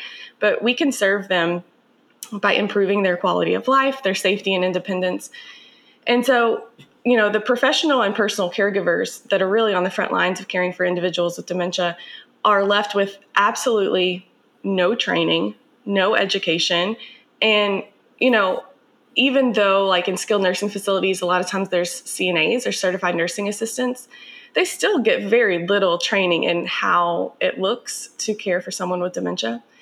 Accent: Kentucky, United States; now in Washington, United States; I'm originally from Kentucky, but I'm currently living in Washington State right now.

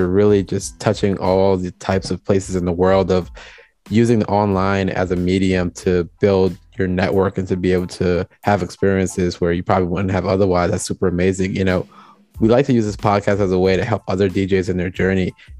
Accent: Jamaica; Hey, so, I'm Jamaican, so big up to the Caribbean, man.

